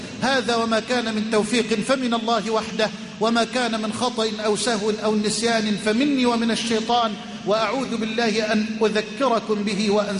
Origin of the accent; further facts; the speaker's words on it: Egypt; اللهم اجعل بلدنا مصر أمنا أمانا، سخاء رخاء